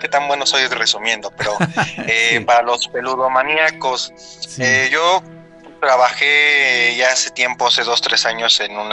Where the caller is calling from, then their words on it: Mexico City, Mexico; De la Ciudad de México, aquí por Canal de Chalco.